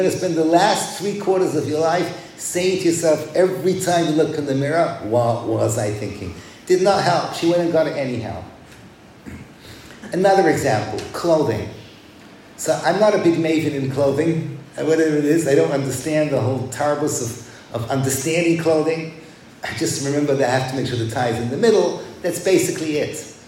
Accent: England, United Kingdom; When I was growing up in England

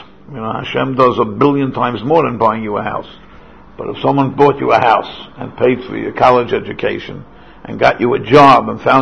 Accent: New York City, New York, United States; I grew up on the Lower East Side when it was a communal sukkah for hundreds of families.

